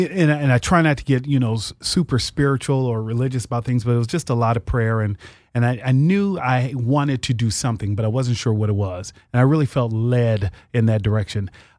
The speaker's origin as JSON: {"language": "English", "town": "Chicago", "region": "Illinois", "country": "United States", "tie": "born or raised there", "said": "I am from originally Chicago, Illinois, born and raised in Chicago. Mom's family is Georgia. Dad's family is Mississippi."}